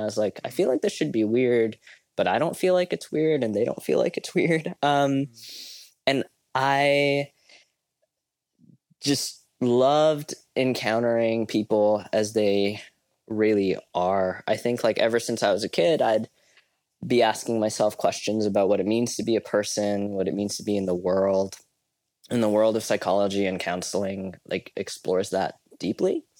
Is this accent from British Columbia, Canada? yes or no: yes; Salmon Arm, British Columbia, Canada; also born or lived in Langley; I grew up in Salmon Arm. So we grew up going to church together. But after, I guess, the Salmon Arm phase, I moved to Langley and went to Trinity Western